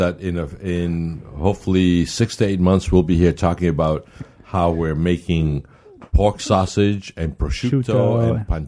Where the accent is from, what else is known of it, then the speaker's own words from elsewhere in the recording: Boston, Massachusetts, United States; also born or lived in New York; I grew up in Boston and spent most of my life after that in New York.